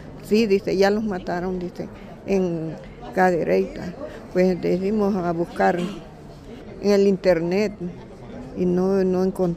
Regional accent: Honduras; Yo vengo de Honduras.

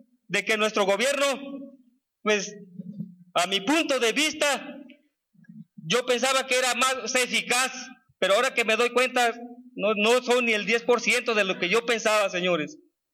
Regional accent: Mexico; como ciudadano mexicano que soy

